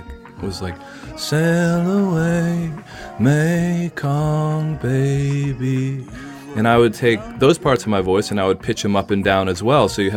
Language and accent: English; American South, United States; my own biography of being a Vietnamese American growing up in the American South